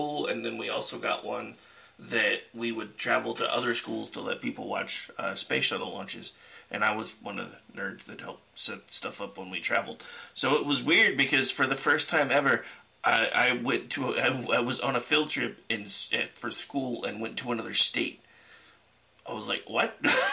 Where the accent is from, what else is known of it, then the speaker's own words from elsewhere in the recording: Oklahoma, United States; born there; also born or lived in Seattle, Washington; now in Delaware, United States; So I was born in Oklahoma, which huge state, moved to Seattle, which was Washington's fairly big state. Moved to Delaware, which is like a postage stamp